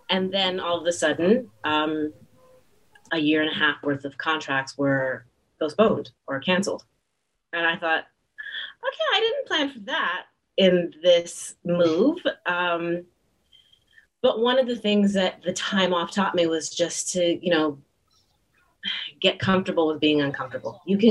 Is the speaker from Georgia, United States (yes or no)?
yes; Atlanta, Georgia, United States; Now I'm living in Atlanta. So it makes perfect sense that I start singing back again in my hometown.